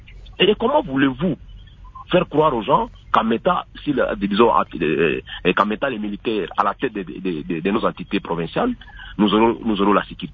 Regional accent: DR Congo; nous-mêmes en tant que Congolais, mais comment est-ce qu'on se pose des questions à l'époque de Mobutu?

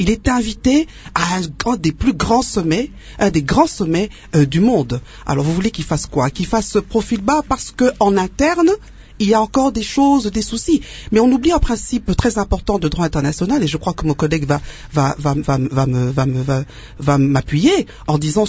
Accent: DR Congo; chez nous au Congo

